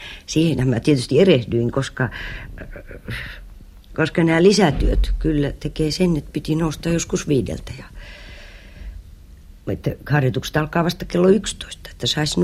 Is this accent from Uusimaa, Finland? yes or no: yes; Sipoo, Uusimaa, Finland; mähän olen Sipoosta kotoisin Östersundomista, joka oli siis siihen aikaan, kun minä olin pieni, eli 40-luvulla, niin se oli siis hyvin ruotsinkielistä seutua ja siellä oli vaan ruotsinkielinen pikkukoulu ja äiti laittoi mut sinne